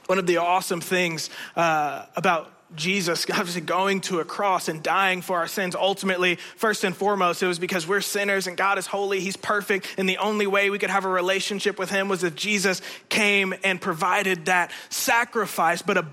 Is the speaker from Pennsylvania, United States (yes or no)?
no; Indiana, United States; To be more specific, I'm from Indiana. I had a mom, a dad, three older brothers, and a younger sister.